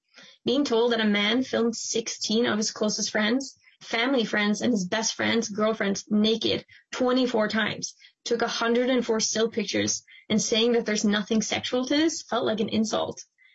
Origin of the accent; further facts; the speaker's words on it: Norway; Growing up in Norway, I always watched American movies, amazed by the effort law enforcement put into solve crime.